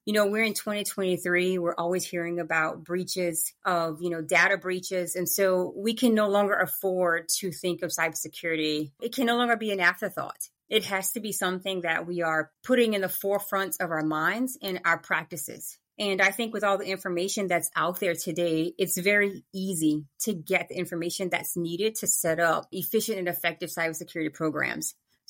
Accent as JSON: {"language": "English", "region": "the South", "country": "United States", "said": "But let's see, I'm from the South, so I'm going to say both."}